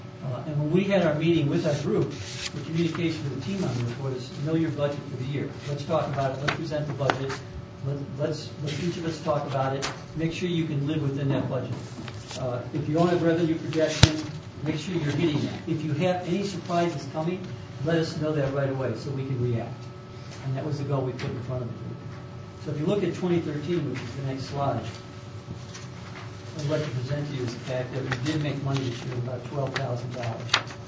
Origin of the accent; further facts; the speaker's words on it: Midwest, United States; now in Utah, United States; Came here in April of 2012. Retired here to Utah. I'm actually from the Midwest.